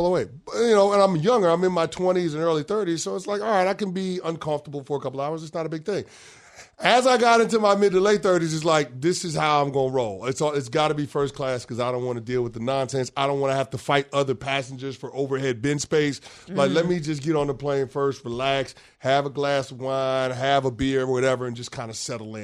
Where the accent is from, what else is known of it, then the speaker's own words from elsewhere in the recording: Bronx, New York, United States; Like especially being from the tri-state. I'm from the Bronx. Like, I live in the city now.